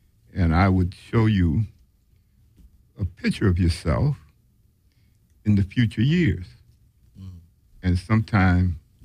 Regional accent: Chicago, Illinois, United States; I saw him before he went down south. I was from Chicago also.

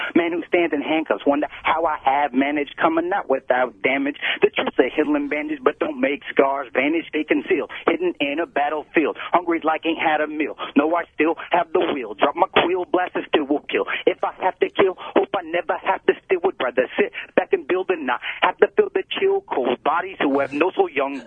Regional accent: Casper, Wyoming, United States; Yo, yeah, right in Oregon. Actually, I'm from Casper, Wyoming, but here we go with the track.

